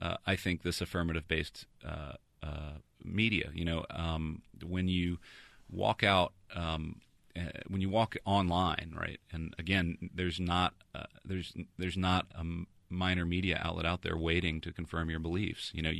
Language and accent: English; Georgia, United States; now in Washington D.C., United States; I'm originally from Georgia. I live in Washington D.C.